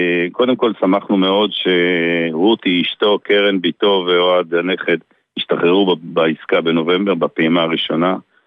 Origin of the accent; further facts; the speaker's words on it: Beersheba, Southern District, Israel; אנחנו במשפחה מבאר שבע, אגב, גדלנו באותה שכונה שגלעד גדל.